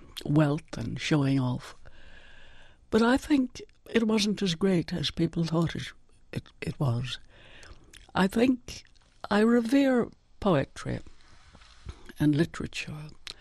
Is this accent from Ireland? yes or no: yes; Ireland; One thing is I am so glad that I am Irish. It continues to nourish me one way or another.